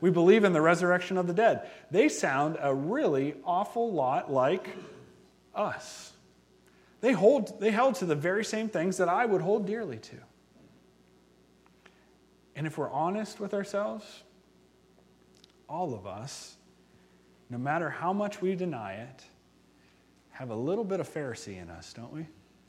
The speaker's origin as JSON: {"language": "English", "region": "Ohio", "country": "United States", "said": "And because I am from Ohio, Ohio State."}